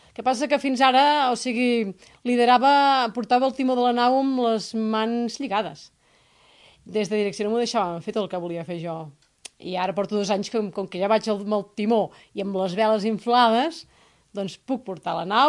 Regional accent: Catalonia, Spain; perquè jo vinc del Ripollès, enyoro també les muntanyes, m'encanten les muntanyes i el meu poble del Ripollès.

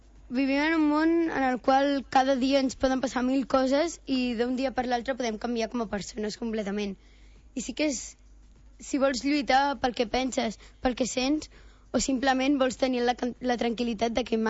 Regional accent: Roses, Catalonia, Spain; tinc 12 anys, sóc de Roses

